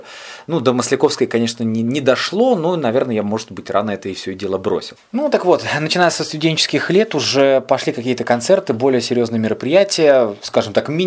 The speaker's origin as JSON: {"language": "Russian", "town": "Mogilev", "region": "Mogilev Region", "country": "Belarus", "tie": "born or raised there", "lives_now": "Minsk, Belarus", "said": "это было радио Могилев в моем родном городе"}